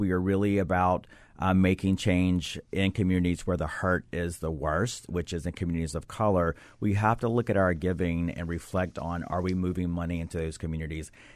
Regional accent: the South, United States; I came from a very religious family growing up in the South.

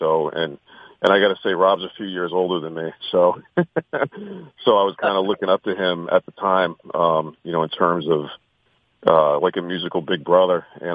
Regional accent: New England, United States; Jersey's done a pretty great job of embracing me. I'm from New England, so I feel like Jersey's become my second home.

